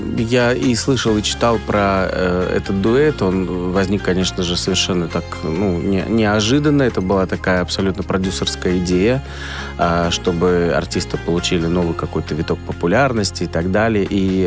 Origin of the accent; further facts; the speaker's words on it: Saint Petersburg, Russia; мы каждое лето уезжали с семьей в Грузию, и вот одним летом мы уехали из Ленинграда, а, по сути, приехали в Петербург.